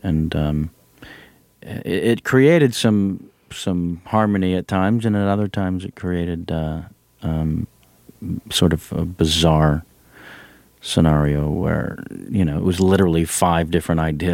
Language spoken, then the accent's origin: English; San Jose, California, United States; And where I grew up in San Jose, California, an hour south of San Francisco, there were no comedy clubs.